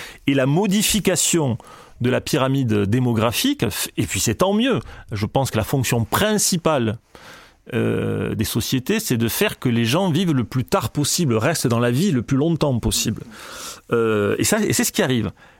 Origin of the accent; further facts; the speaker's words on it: Albi, Occitanie, France; moved away as an adult; now in Paris, France; moi je suis d'Albi dans le Tarn, et je n'attendais qu'une chose, après le bac, pouvoir me barrer